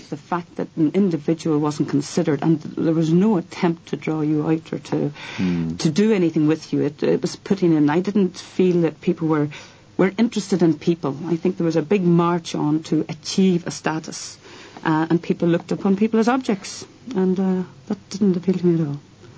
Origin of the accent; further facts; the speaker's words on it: Derry, Northern Ireland, United Kingdom; But growing up in Derry, and I think it's mainly Derry people will appreciate this record.